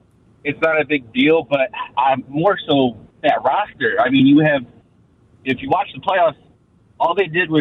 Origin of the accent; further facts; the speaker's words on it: St. Louis, Missouri, United States; I mean, I grew up in St. Louis, so moving up here is not very fun for me.